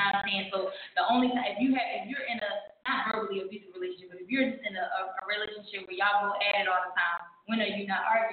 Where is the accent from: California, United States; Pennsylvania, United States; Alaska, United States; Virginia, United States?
Pennsylvania, United States; Philadelphia; And I felt like his personality and my personality, I'm from Philly.